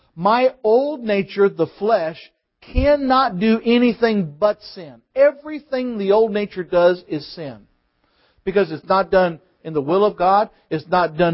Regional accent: Boonville, Missouri, United States; I'm working with a young couple in Missouri. back in Boonville, my hometown

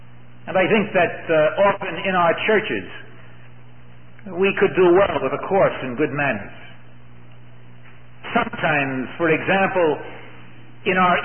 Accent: New York City, New York, United States; I grew up in Harlem, in New York City, in an area of Harlem called Mousetown.

